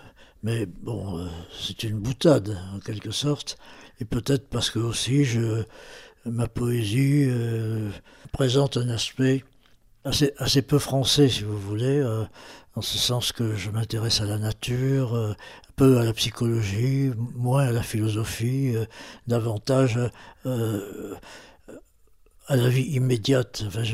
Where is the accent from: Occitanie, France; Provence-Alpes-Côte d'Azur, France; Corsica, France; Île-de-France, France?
Occitanie, France; Bien, je suis occitan. Moi, je prétends être occitan de langue française. Parce que malheureusement, mon père le parlait, mon grand-père le parlait. Moi, j'ai été éduqué dans un collège où on châtillait les accents. et je n'ai pas pu apprendre la langue